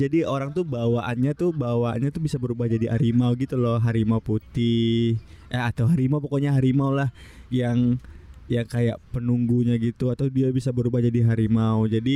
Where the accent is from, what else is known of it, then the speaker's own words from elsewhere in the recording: Padang, West Sumatra, Indonesia; gue waktu kecil tuh kan gue di Padang gitu ya.